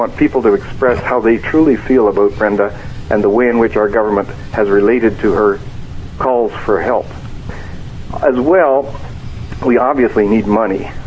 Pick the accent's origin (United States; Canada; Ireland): Canada; And we as Canadians must be reaching out to her and doing everything possible to help her.